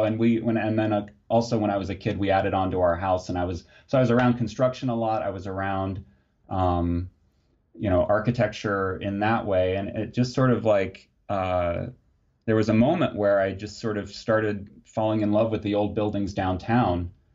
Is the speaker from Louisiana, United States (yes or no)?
no; Muncie, Indiana, United States; So I grew up in Muncie